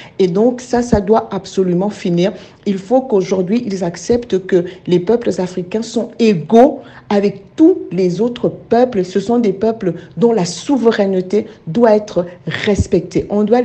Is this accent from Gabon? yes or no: yes; Gabon; comme on dit chez nous au Gabon